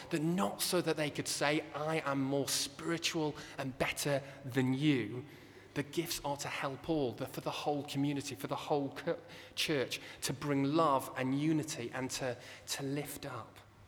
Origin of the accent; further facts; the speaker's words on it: Yorkshire and the Humber, United Kingdom; And as a Yorkshireman, I would agree, and I like that list.